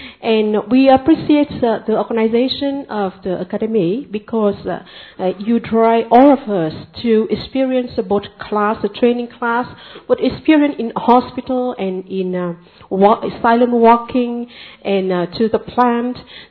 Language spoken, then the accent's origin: English; Vietnam; I'm from Vietnam.